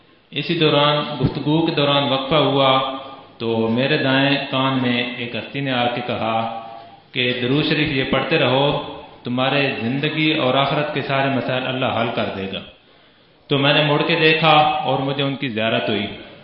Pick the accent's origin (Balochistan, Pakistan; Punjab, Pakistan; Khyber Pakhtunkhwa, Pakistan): Punjab, Pakistan; Mianwali; میرا تعلق ملوالی سے ہے،